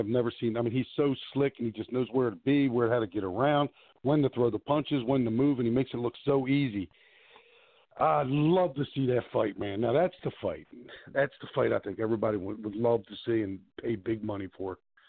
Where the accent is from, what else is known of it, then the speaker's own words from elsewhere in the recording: Baltimore, Maryland, United States; not just because I'm from Baltimore and he's from Baltimore.